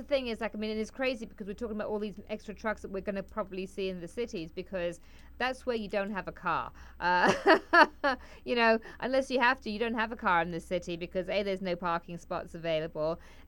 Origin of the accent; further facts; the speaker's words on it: London, United Kingdom; and I grew up in London, and like, and I've been to many cities